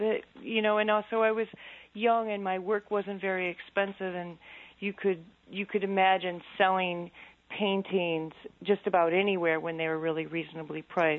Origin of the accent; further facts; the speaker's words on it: Maquoketa, Iowa, United States; I really saw that was what I didn't have when I was growing up in Maquoketa, that you could actually grow up and be an artist.